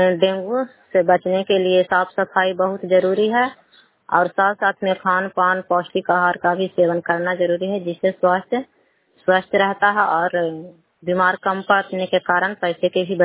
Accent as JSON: {"language": "Hindi", "town": "Bhobhi", "region": "Bihar", "country": "India", "said": "और मैं मेरा ग्राम भोभी है, पंचायत कच्यामा ब्लॉक नगर नौसा की निवासी हूँ।"}